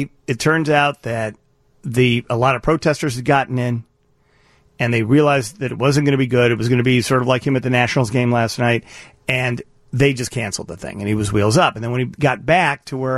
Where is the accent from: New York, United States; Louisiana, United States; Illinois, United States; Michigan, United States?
Illinois, United States; Chicago; And as a Chicagoan, we're all from here.